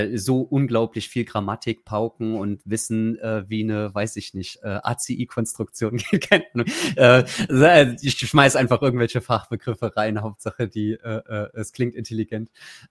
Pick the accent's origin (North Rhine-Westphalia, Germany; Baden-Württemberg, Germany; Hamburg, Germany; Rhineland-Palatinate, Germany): Rhineland-Palatinate, Germany; Trier; Ich komme aus Trier und das ist voll durchzogen von irgendwelchen Römerbauten.